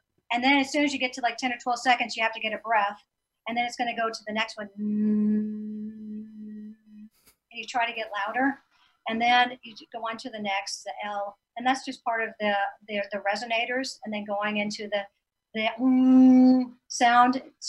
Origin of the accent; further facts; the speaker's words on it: Louisiana, United States; town in Louisiana. So they were making paper. So they were growing the pine trees. So I'm helping my hometown.